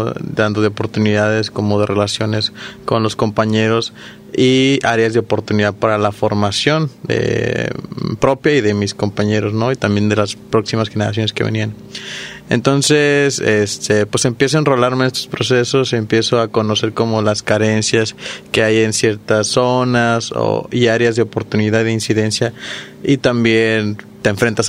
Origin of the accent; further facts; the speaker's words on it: Tomatlán, Jalisco, Mexico; also born or lived in Puerto Vallarta; vengo del municipio de Tomatlán. De aquí a Vallarta me fui a los 5 años. A los 17 regreso aquí a Vallarta nuevamente a entrar a la licenciatura.